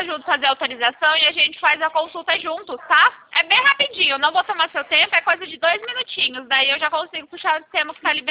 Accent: Cornélio Procópio, Paraná, Brazil; Eu sou de Cornélio Procópio.

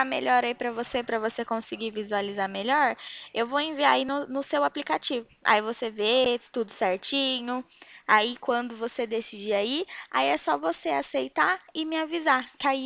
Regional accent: São Paulo, Brazil; eu sou interior de São Paulo.

